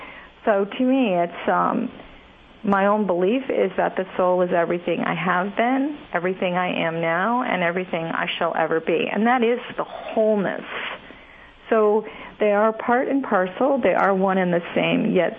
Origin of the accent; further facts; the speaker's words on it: East Coast, United States; I am a transplant from the East Coast after having a major epiphany moment on the West Coast.